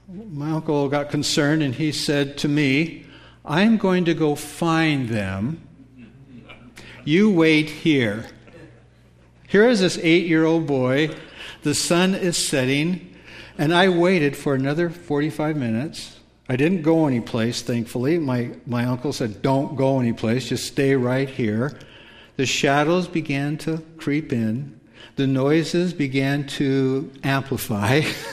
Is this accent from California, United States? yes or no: yes; California, United States; And I grew up in California, and my uncles like fishing